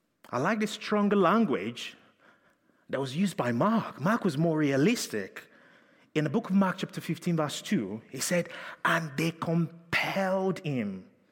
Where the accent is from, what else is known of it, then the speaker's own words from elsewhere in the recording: United Kingdom; We're too polite as British people sometimes.